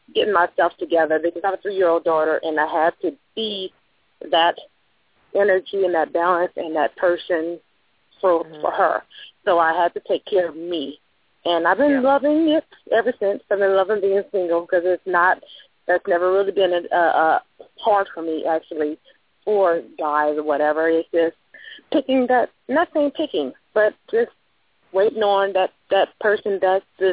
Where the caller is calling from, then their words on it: Louisiana, United States; I'm calling from Louisiana.